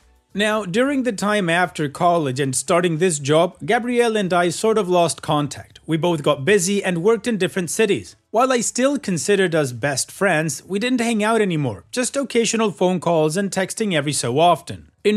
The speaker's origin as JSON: {"language": "English", "region": "Maryland", "country": "United States", "said": "We're from Maryland."}